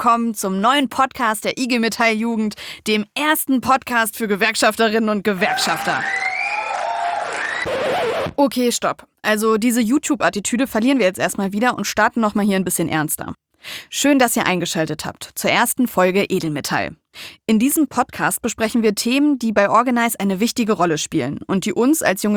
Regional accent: Wolfsburg, Lower Saxony, Germany; Ich bin die Moderatorin und Redakteurin dieses Podcasts. Ich komme gebürtig aus Wolfsburg und ich bin auch Gewerkschafterkind.

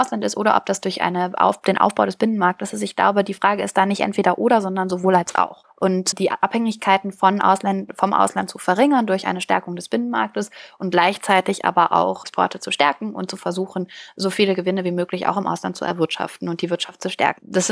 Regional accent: North Rhine-Westphalia, Germany; wie bei uns im Ruhrpott

